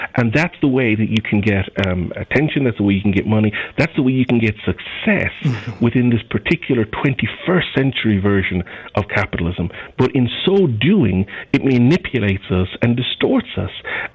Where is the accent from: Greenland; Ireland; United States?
Ireland; me as an Irish person